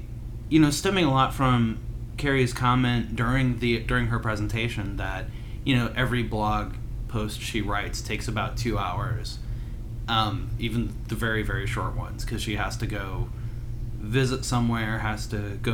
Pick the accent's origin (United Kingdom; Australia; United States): United States; Indiana; I grew up in Indiana. We didn't do either.